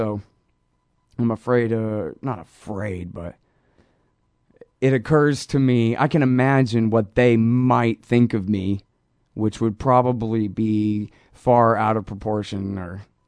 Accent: Texas, United States; maybe it's just because I'm from Texas and I've grown up around armed people with rifles in the back windows of their trucks my whole life

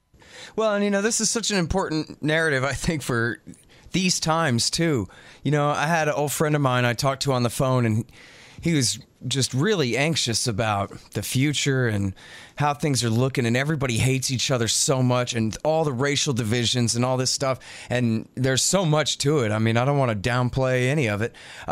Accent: Austin, Texas, United States; I'm from Austin, Texas, which is a really nice town.

